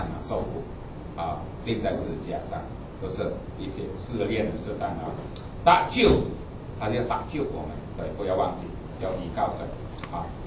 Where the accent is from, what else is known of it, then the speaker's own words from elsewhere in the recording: Indonesia; 我们印尼人很喜欢带金，奇怪一点。